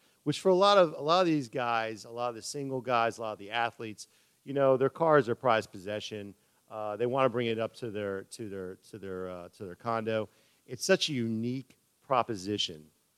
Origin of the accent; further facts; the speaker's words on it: Miami Beach, Florida, United States; for me, being born and raised on Miami Beach, you know, I have a fond memories of growing up in the Sunny Isles area in Miami Beach.